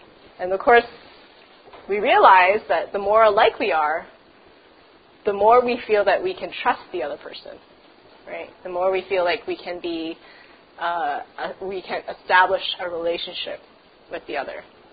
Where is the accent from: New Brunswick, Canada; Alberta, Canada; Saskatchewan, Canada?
Alberta, Canada; Edmonton; I often get the question when I travel, where are you from? And I'll say, Canada. I know, where are you really from? Because they can't, and or even in Canada, I would say, where are you from? Edmonton.